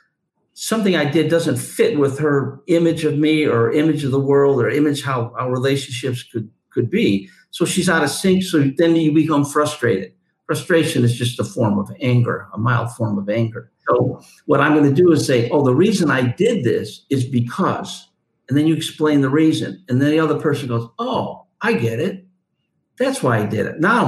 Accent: New York, United States; You're from New York. I'm from New York.

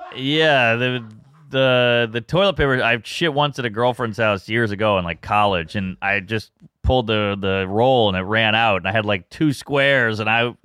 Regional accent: Louisiana, United States; I'm from Louisiana, so we get down over there with the family tree.

